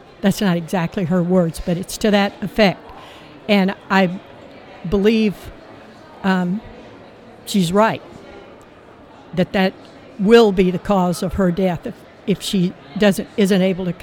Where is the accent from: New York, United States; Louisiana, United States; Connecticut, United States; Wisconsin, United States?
Wisconsin, United States; Stevens Point; I'm from Stevens Point, Wisconsin, 120 miles north of here.